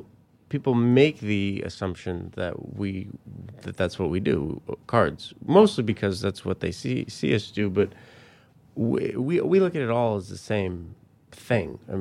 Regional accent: Colorado Springs, Colorado, United States; also born or lived in Littleton; Colorado Springs and Littleton.

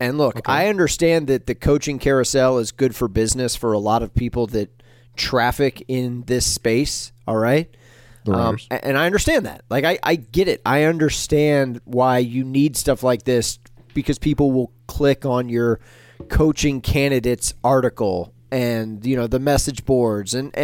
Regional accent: Atlanta, Georgia, United States; that was the team that I grew up rooting for along with my dad, deep, deep in enemy territory, okay, growing up in Atlanta.

